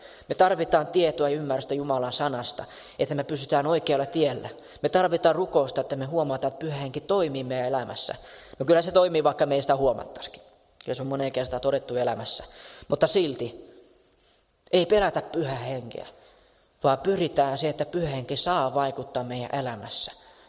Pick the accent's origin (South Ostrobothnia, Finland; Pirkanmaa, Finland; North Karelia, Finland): Pirkanmaa, Finland; Tampere; se, että minä nyt olen tamperelainen ja juuri siinä paikassa, missä minä olen